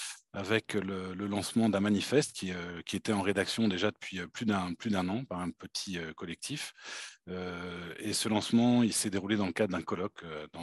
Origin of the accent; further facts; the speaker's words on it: France; accent: French; now in Canada; mon accent trahit le fait que je suis d'origine française et que donc je me retrouve à parler d'un mouvement québécois. Mais ça fait 20 ans maintenant que je suis au Québec